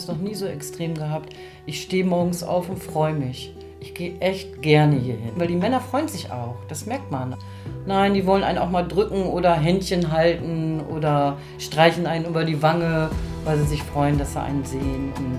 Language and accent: German; Osnabrück, Lower Saxony, Germany; now in Berlin, Germany; Ich wohne seit 23 Jahren in Berlin. Ich komme ursprünglich aus Osnabrück, dem schönen Osnabrück, genau.